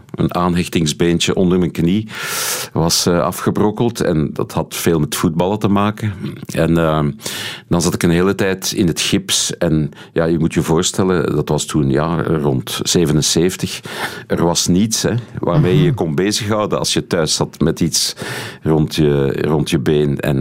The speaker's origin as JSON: {"language": "Dutch", "town": "Steenokkerzeel", "region": "Flemish Brabant", "country": "Belgium", "tie": "born or raised there", "also_born_or_lived": "Haren", "said": "Ja, ik ben opgegroeid in Steenokkerzeel. Nu, tot mijn 7e woonde ik in de gemeente Haren, wat gezien mijn coiffure wel grappig is. En dan zijn we naar Steenokkerzeel verhuisd, dus dat is ook een beetje verder aan de buitenkant van Brussel."}